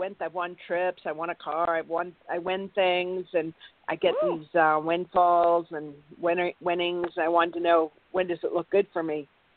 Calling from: Santa Barbara, California, United States; Santa Barbara, California.

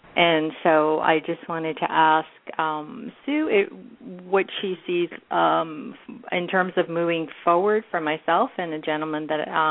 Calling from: San Francisco, California, United States; I'm calling from San Francisco area, my first time calling into your show

